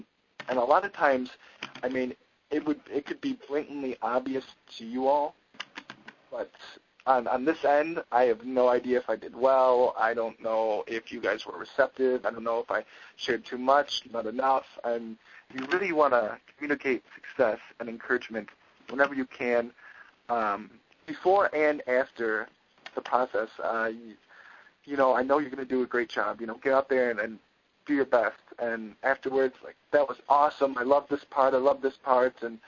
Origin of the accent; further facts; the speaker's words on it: Michigan, United States; Michigan recommendations. This is what I was talking about being involved back in my home state.